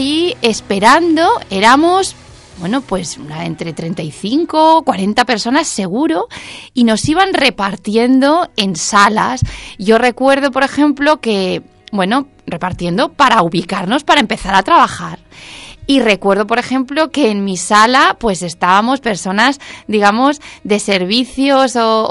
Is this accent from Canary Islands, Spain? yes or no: no; Valencia, Valencian Community, Spain; also born or lived in Albacete; now in Elche, Spain; yo soy de Valencia, venía de vivir en Castilla-La Mancha, en concreto en Albacete, y vine a la ciudad de Elche